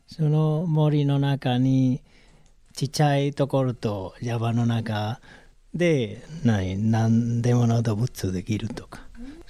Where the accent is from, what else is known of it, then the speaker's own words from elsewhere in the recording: southern Spain, Spain; Japanese is a second language; now in Japan; 私の出身がスペインの南です。スペインの南と北が結構違うです。南が夏すごい雨降れない、2ヶ月とか3ヶ月とかあんまり雨降れないで、